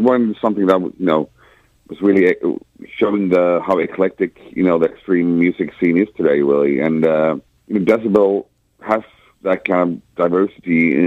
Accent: Sweden; English is a second language; We come from the Swedish fucking winter.

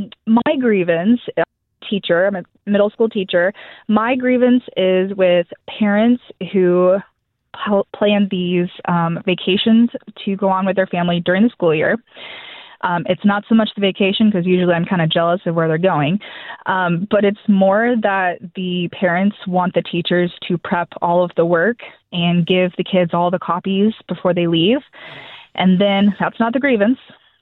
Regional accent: Leavenworth, Kansas, United States; Scott, I am a teacher, and I am from Leavenworth.

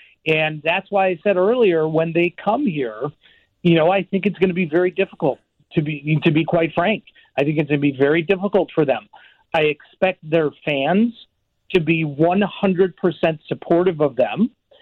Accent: United States; but also as an American, you know, seeing the atrocities happening here

